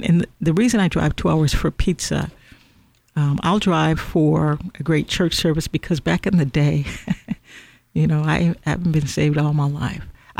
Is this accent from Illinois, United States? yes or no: yes; Illinois, United States; now in California, United States; I'm not originally from California. I'm from Illinois, obviously. I talk about it all the time.